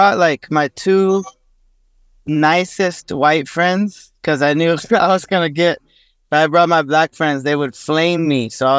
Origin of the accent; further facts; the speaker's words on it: San Jose, California, United States; I'm in the South Bay right now. San Jose, Shark City. It's my hometown.